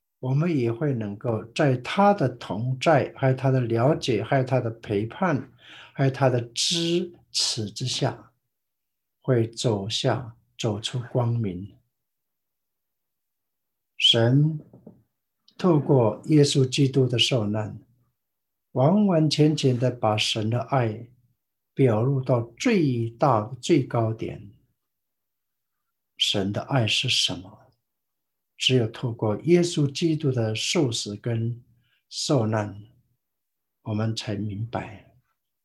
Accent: Taiwan; 那我在台湾，在一个小乡村里面，那我请你们也都知道哈，我是台湾的布农族，少数民族中才仅挺多才4万5万个人，现在已经6万个。

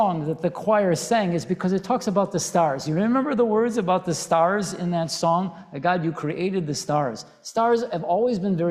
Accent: Chicago, Illinois, United States; I grew up in Chicago.

